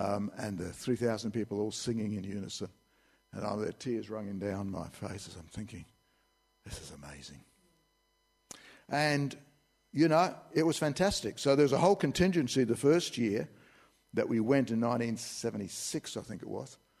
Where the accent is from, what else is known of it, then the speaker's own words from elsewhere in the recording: Australia; I said, I'm Australian. We don't do that.